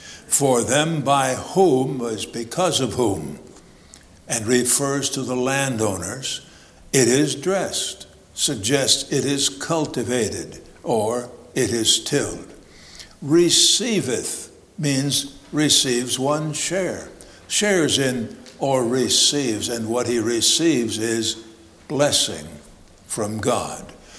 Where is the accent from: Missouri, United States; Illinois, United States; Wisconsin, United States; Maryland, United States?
Illinois, United States; I'm from Illinois. I lived in farming community, two different farming communities for 22 or 23 years.